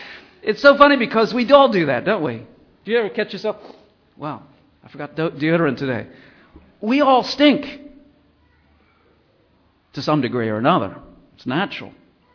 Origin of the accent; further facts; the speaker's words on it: United States; Growing up in America, and particularly watching, thankfully from afar, from Africa, the moral majority take power in America.